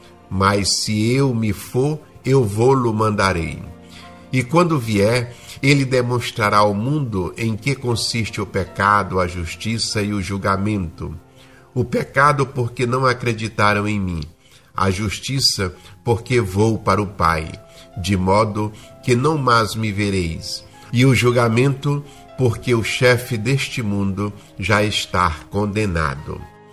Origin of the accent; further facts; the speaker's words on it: Brazil; Nós, como brasileiros sentimentalistas por natureza, temos ciência disso.